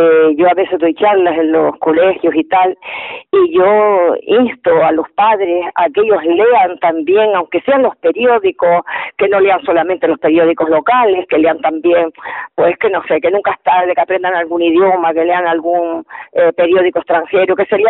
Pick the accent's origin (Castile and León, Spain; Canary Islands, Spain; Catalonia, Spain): Canary Islands, Spain; Moya; born there; also born or lived in Las Palmas; yo nací en Moya, nos mudamos a Las Palmas con los estudios y todo